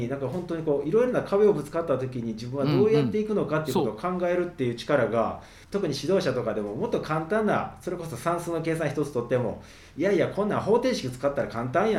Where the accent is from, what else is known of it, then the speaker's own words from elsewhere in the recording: Osaka, Japan; 僕はあの大阪の下町で生まれ育ちまして、